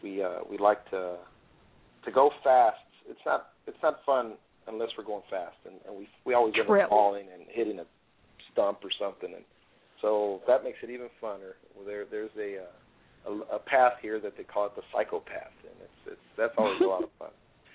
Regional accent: Texas, United States; growing up here in the local barrios here from where I grew up in South Texas, we would always bike ride, and it was the coolest thing.

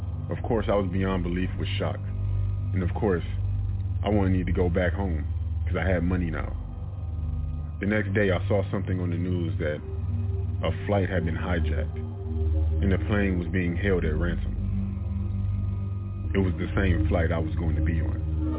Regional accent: Seattle, Washington, United States; I was living in Portland, but I'm from Seattle, and I'll be going home very soon.

